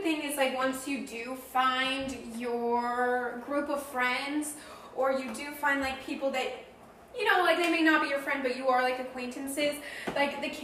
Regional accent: St. Louis, Missouri, United States; So I came from St. Louis, right? And for those of you who do not know, like, St. Louis is predominantly Catholic.

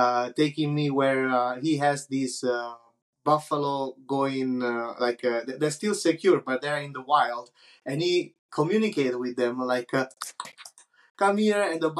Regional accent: Naples, Campania, Italy; also born or lived in Caserta; I was born in Naples. I was born in Naples because all my family's from Naples. And because my family bought a piece of land in Caserta, more on the countryside, I grew up between the two cities, Naples and Caserta.

